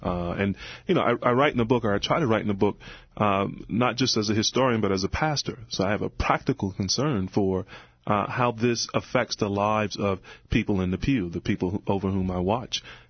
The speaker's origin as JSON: {"language": "English", "region": "North Carolina", "country": "United States", "tie": "born or raised there", "said": "I grew up in North Carolina in the Bible Belt, in a nominally Christian home."}